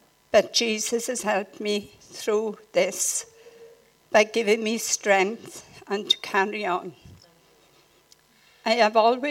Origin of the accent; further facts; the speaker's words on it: Merthyr, Wales, United Kingdom; born there; also born or lived in Aden / Singapore; now in Pencoed, United Kingdom; I was born in Merthyr in 1934, and I live in Pencoed.